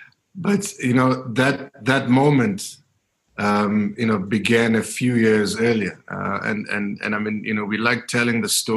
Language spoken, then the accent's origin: English; Diepkloof, Gauteng, South Africa; growing up in Deep Kloof in the 80s and the 90s, we were also surrounded by, you know, a lot of ills.